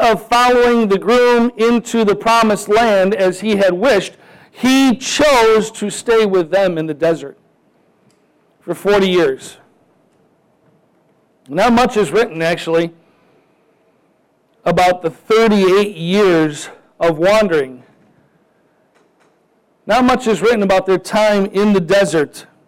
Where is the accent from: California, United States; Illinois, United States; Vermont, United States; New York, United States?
Illinois, United States; Chicago; accent: Chicago; Because I guess from Chicago, we have a certain brogue. We talk a little faster than they do. Seems distinct. I'm from Chicago.